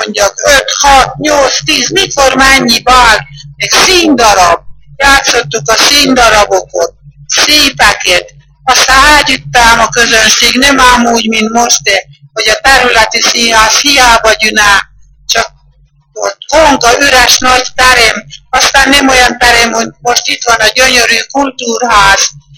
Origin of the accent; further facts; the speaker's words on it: Moča, Nitra Region, Slovakia; Elmondtam … Dunamocsot. Születtem 1921. július 10